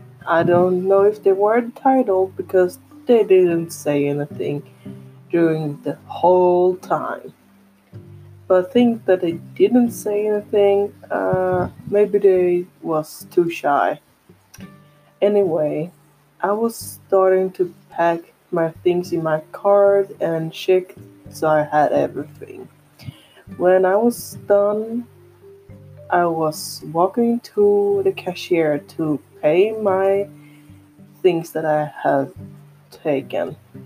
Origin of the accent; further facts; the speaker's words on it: Sweden; English is a second language; I am from Sweden, so I'm sorry for saying things wrong in English.